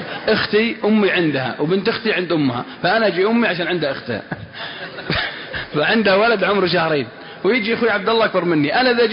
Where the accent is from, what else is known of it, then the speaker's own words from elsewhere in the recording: Mecca, Makkah Province, Saudi Arabia; born there; من يوم أقول لهم ولدت بمكة يعرفونها